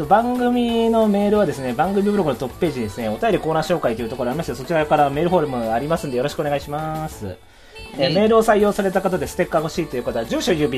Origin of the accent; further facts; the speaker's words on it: Osaka, Japan; also born or lived in Malaysia; 年齢は今年32のアラサーで、出身は大阪です。